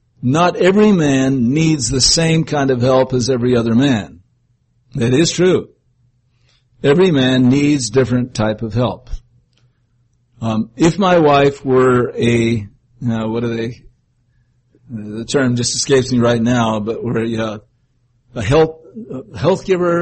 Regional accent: Montana, United States; We men, if you're like me, and I am from Montana, and Missouri is the same way.

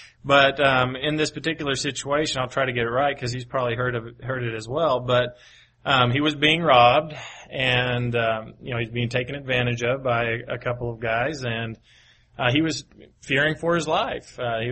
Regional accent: Paducah, Kentucky, United States; which happens to be very close to where I grew up in Paducah, Kentucky

